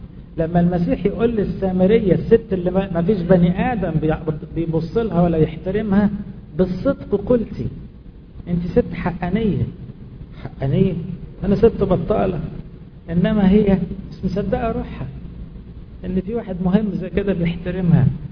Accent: Egypt; احنا كلنا كمصريين بنعرف ننقد بعض، نعيب في بعض، نشاور على الغلط

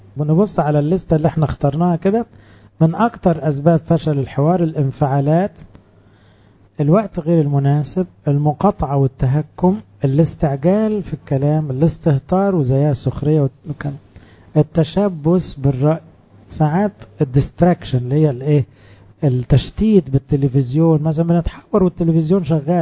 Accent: Egypt; ليه احنا كمصريين مفيش حديث اكتر من 3 دقايق

